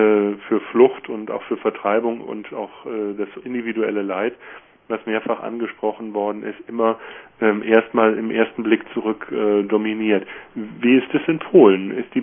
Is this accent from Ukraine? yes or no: no; Koblenz, Rhineland-Palatinate, Germany; born there; also meine Mutter stammt aus Potsdam, mein Vater stammt aus Offenbach, die ganze Familie ist zusammengewürfelt, ich bin in Koblenz geboren und heute sind wir auch wieder sehr über die Republik verteilt